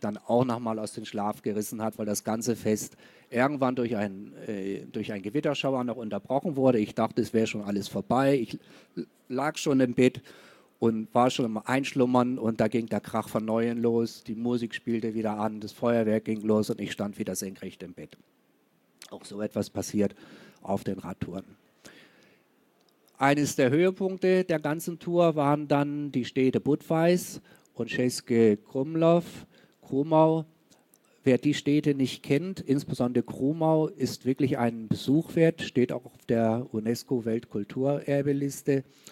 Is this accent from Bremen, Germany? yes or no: no; Bavaria, Germany; Ist es in Böhmen oder ist es tatsächlich in Franken, wo ich herkomme?